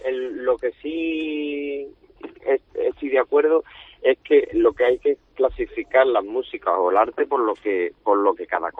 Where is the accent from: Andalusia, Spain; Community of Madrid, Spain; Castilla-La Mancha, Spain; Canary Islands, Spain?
Andalusia, Spain; Huelva; yo como soy de Huerva, pues pongo el ejemplo con las cosas de mi tierra, ¿no?